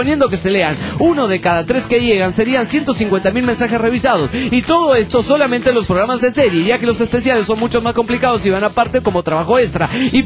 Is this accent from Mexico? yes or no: yes; Baja California, Mexico; de Baja Califas, o Omi.